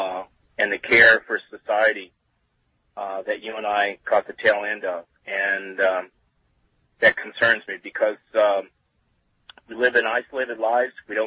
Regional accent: Illinois, United States; I grew up in Illinois between St. Louis and Chicago.

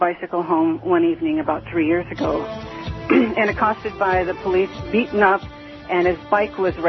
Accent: Midwest, United States; I'm from the Midwest.

